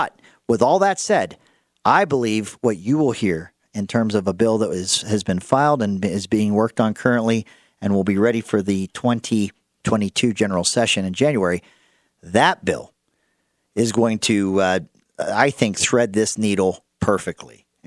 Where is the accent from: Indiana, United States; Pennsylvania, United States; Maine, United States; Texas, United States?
Pennsylvania, United States; Pittsburgh; I grew up in Pittsburgh.